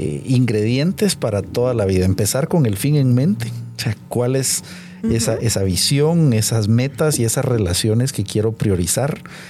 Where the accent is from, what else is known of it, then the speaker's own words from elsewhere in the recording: Guatemala; Hay lugares en donde yo he hablado con ese orgullo de decir, soy de Guatemala.